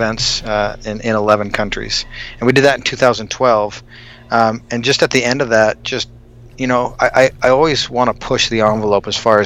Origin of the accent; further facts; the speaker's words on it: Canada; I grew up in Canada as a wrestler, and you know, you either play hockey or basketball, and if you're too short, you wrestle.